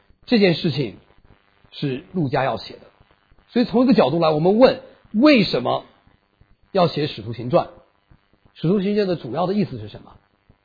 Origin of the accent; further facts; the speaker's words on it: Northeast China, China; 你大概不是咱们东北人